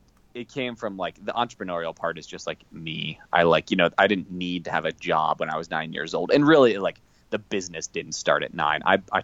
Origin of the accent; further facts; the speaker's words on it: Ohio, United States; I'm a kid from Ohio who's skiing every day.